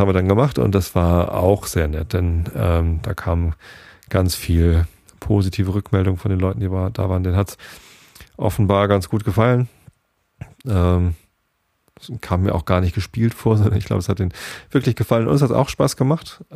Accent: Wilhelmsburg, Hamburg, Germany; Denn auch wir sind aus dem Elbtal, nämlich von der größten Binnenstrominsel Europas, mitten in der Elbe.

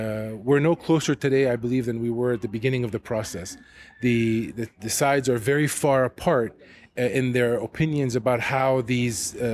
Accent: Youngstown, Ohio, United States; born there; So I was born in Youngstown, Ohio, for example. Still a Palestinian, but I happen to be a Palestinian who was born in America.

